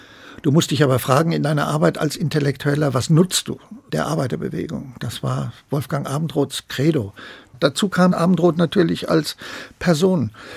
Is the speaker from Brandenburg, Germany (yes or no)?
no; Frankfurt, Hesse, Germany; Ich bin in Frankfurt aufgewachsen, ich wohnte noch zu Hause, ich wollte einfach raus.